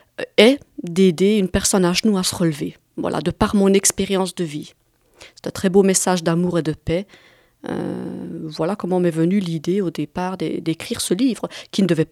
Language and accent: French; Belgium; Je suis belge d'origine italienne, Sicile, et j'ai 49 ans.